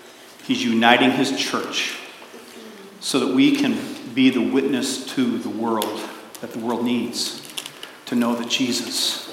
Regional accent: Kalamazoo, Michigan, United States; I grew up in Kalamazoo, Michigan, Portage, Michigan.

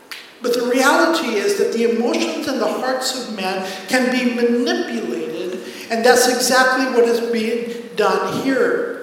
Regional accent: Pakistan; Growing up in Pakistan

